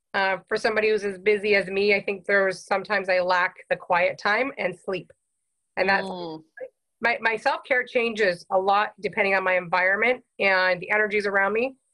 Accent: Cambridge, Ontario, Canada; now in San Antonio, United States; Well, I'm Canadian. So I'm actually from Cambridge, Ontario, and I moved to San Antonio, Texas 11 years ago.

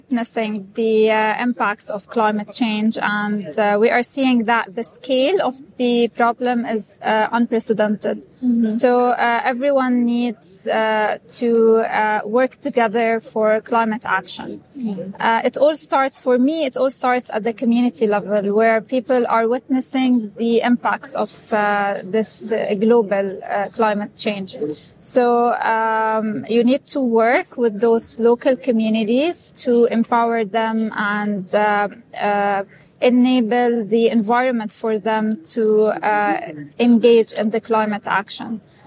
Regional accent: Jordan; English is a second language; I am from Jordan

